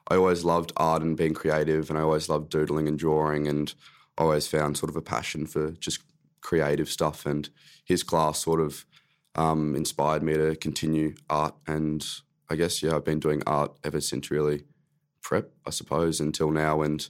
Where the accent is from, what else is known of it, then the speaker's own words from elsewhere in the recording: Sandringham, Victoria, Australia; So I grew up in Sandy, Sandringham, just next to Brighton, next to Cosca Hall. And I, I grew up by the beach. I'm about 500 metres from the beach